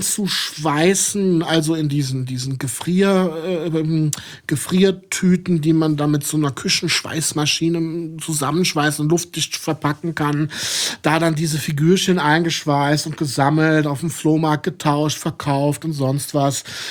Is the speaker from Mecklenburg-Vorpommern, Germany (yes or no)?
no; Neuwied, Rhineland-Palatinate, Germany; born there; Gebürtiger Neuwieder, 76 im Elisabeth-Krankenhaus geboren.